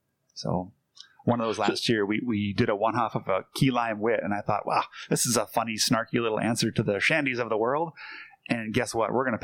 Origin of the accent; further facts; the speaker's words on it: Green Bay, Wisconsin, United States; I grew up in Green Bay, so it's kind of in the blood.